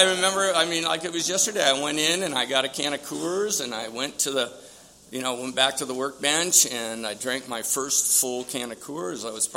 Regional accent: San Diego, California, United States; I was born and raised here in San Diego, over in Paradise Hills. I was born at Paradise Valley Hospital.

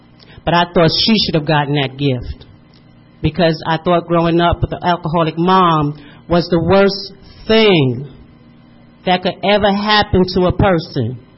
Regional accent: East Coast, United States; now in West Coast, United States; I'm from the East Coast, I'm over here on the West Coast.

